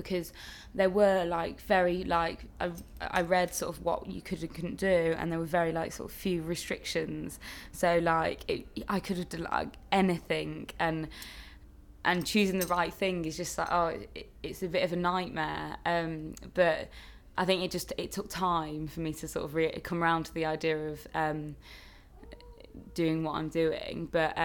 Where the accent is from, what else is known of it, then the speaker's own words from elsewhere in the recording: Coventry, West Midlands, United Kingdom; I'm 22 years old and I'm from Coventry.